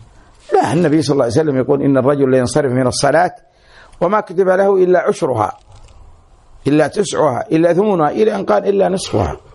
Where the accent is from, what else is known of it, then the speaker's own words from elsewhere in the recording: Saudi Arabia; now in Kuwait; وفيها الجرائد عندنا بالسعودية، جيت هنا قلبت كل يجينا أخبار الكويت